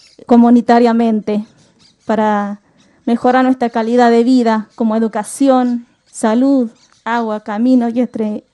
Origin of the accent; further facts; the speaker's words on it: El Cajón, Santiago del Estero, Argentina; nacida y criada en El Cajón, integrante de las reservas campesinas del departamento Ojo de Agua, Movimiento Campesino Santiago del Estero.